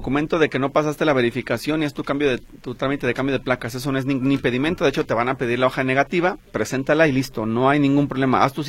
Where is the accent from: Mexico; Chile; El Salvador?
Mexico; Guadalajara, Jalisco; yo fui a Tlaquepaque, soy de Guadalajara, porque ese día andaba por el rumbo